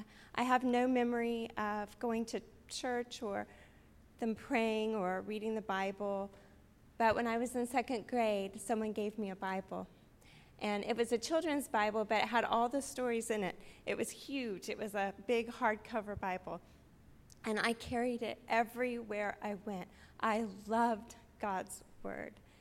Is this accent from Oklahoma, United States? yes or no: yes; Tulsa, Oklahoma, United States; born there; I was born in July in Tulsa, Oklahoma of 1971.